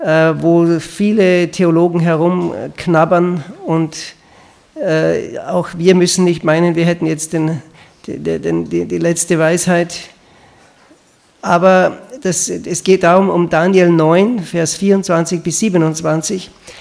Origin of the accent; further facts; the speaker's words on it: Austria; now in Switzerland; später bin ich nach Österreich gekommen, ich bin Österreicher, also seit 20 Jahren wohnen wir in der Schweiz, meine Frau ist Schweizerin.